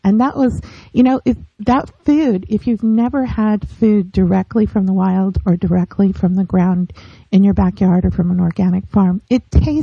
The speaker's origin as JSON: {"language": "English", "region": "California", "country": "United States", "tie": "born or raised there", "said": "I grew up in California and I was always really interested in food."}